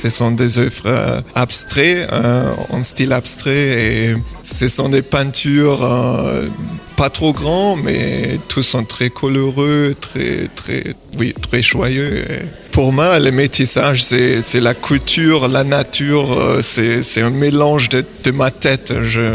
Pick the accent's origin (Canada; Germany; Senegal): Germany; French is a second language; j'ai 29 ans et je viens d'Allemagne.